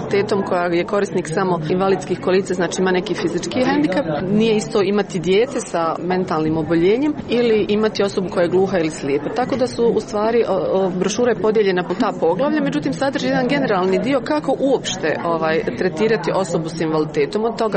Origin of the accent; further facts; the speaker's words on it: Sarajevo, Federation of Bosnia and Herzegovina, Bosnia & Herzegovina; Ja dolazim iz Sarajeva